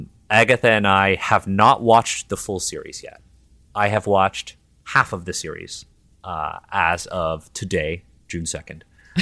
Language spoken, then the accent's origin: English; Toronto, Ontario, Canada; first language English; I was born and raised in Toronto. English is my first language. My father came here from China and my mother was born here. Both of them speak Chinese fluently.